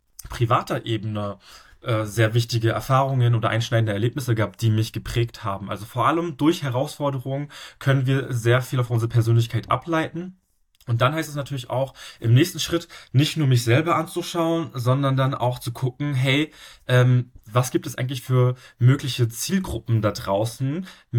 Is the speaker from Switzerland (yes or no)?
no; Berlin, Germany; ich bin in Berlin aufgewachsen, ich war auch schon immer in Deutschland, aber trotzdem sieht man direkt, wenn man mich sieht, dass ich einen ausländischen Hintergrund habe